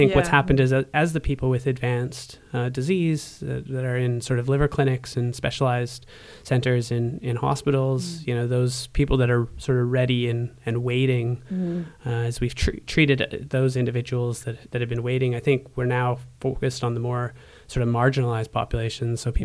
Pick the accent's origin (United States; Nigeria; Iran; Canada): Canada; moved away as an adult; now in Australia; I'm Canadian, but I've lived in Australia for almost a decade or just over a decade.